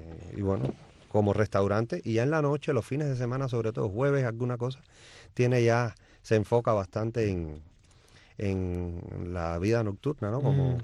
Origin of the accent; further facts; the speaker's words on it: Havana, Cuba; moved away as an adult; Sí, soy de La Habana. Exactamente, de Alamar, Habana del Este.